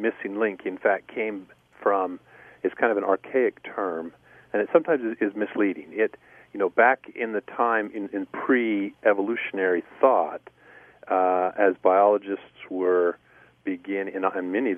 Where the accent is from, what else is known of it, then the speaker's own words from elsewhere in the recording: Spokane, Washington, United States; I grew up in the Pacific Northwest, and so I was exposed to some of the stories.